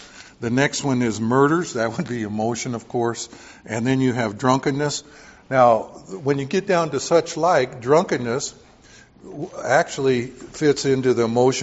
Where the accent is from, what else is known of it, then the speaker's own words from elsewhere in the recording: Texas, United States; moved away; I remember when I came from Texas up to California and went to school, I was wearing blue jeans.